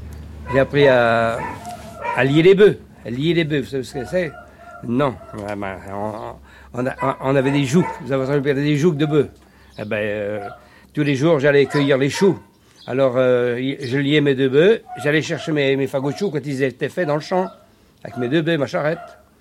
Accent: Trieste, Friuli-Venezia Giulia, Italy; moved away; Moi, je suis natif de Trieste, par contre. Je suis natif de Trieste

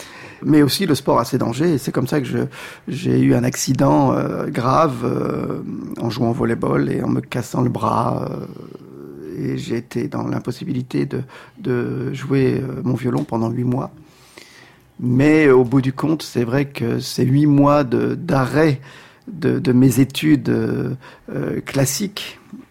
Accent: Calais, Hauts-de-France, France; Oui, je suis né à Calais, on ne peut pas aller plus au nord que Calais.

